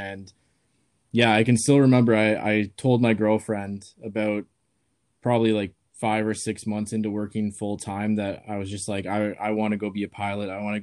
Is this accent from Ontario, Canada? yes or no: yes; Kitchener, Ontario, Canada; I'm from Kitchener, Ontario, Canada.